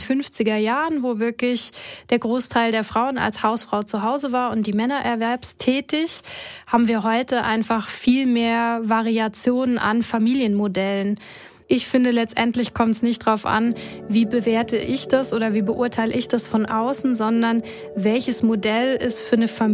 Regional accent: Germany; Und ich komme ja aus Deutschland.

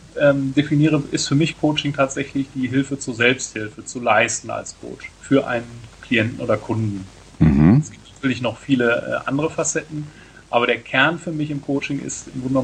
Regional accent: North Rhine-Westphalia, Germany; born there; now in Frankfurt am Main, Germany; Ja, also ich bin 38 Jahre alt und gebürtiger Westfale, das vielleicht vorwegzuschicken, und arbeite seit 1997 in Frankfurt am Main.

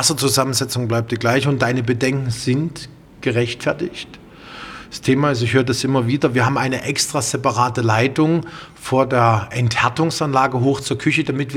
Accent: Austria; wir kommen aus Österreich

